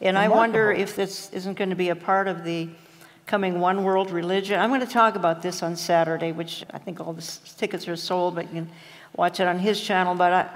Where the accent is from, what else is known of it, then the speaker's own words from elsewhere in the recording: Minneapolis, Minnesota, United States; Wish it were true, because I come from Minneapolis.